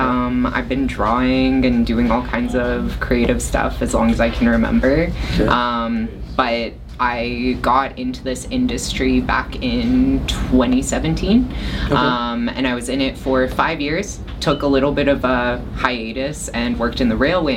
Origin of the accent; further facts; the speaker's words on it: Lac La Biche, Alberta, Canada; Lac La Biche, Alberta, which is my hometown